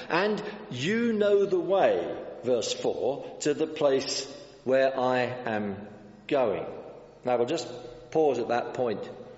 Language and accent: English; London, United Kingdom; born there; now in Warwick, United Kingdom; I am actually, although I live in the Midlands of England now, in just outside the town of Warwick, I am a Londoner by birth